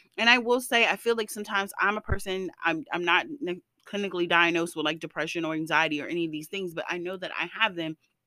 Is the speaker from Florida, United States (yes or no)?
yes; Florida, United States; As soon as I say I'm from Florida, people, everybody gives me a look like, oh yeah, because we know.